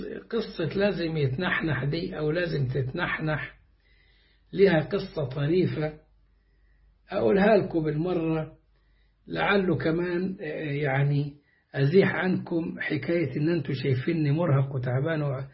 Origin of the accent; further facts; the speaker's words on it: Egypt; accent: Egyptian; اسمه عم محمد بلهجتنا المصرية